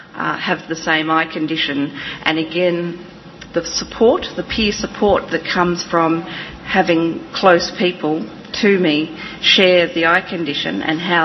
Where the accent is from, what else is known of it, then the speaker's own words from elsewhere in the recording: Australia; I come from Australia